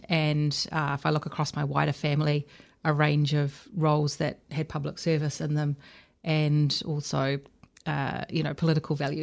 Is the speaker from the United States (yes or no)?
no; Timaru, Canterbury, New Zealand; born there; So while I was born in Timaru, I only lived there for about 2 years.